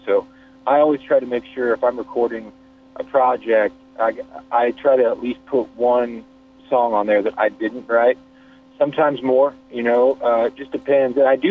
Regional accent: Kansas, United States; moved away as an adult; now in Nashville, United States; I moved to Nashville from Kansas, where I grew up, born and raised, little small town there. I moved to Nashville when I was pretty young, 20, 21 years old

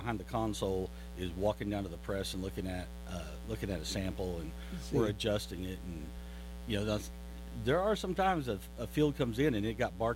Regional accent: Carnegie, United States; No, I'm from Carnegie.

